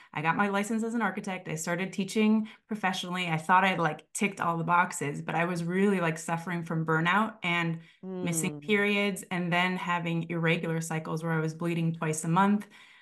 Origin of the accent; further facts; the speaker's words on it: Midwest, United States; where I grew up in the Midwest were already partnered and having children.